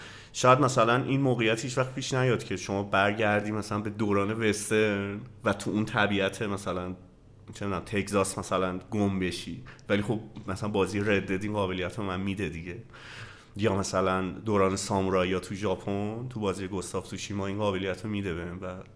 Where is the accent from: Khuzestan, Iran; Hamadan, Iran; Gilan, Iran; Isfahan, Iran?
Gilan, Iran; Rasht; آره رشت حتی ولایتم.